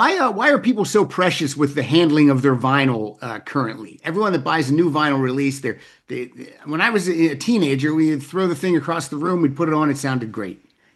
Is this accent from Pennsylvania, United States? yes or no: yes; Hollidaysburg, Pennsylvania, United States; Oh, this was, I grew up in Pennsylvania. So this was.